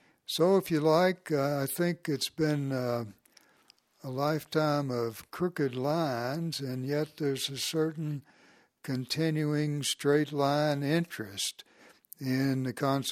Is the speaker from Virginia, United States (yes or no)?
yes; Virginia, United States; I was born Scots Presbyterian in the Valley of Virginia, and those people, they said, like the Scots before them, and the old country, those people sort of loved gospel and landscape.